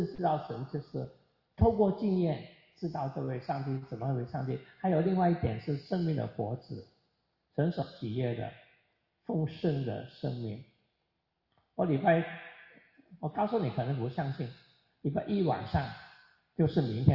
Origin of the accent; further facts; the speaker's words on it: China; 不是我们中国人吃的芥菜啊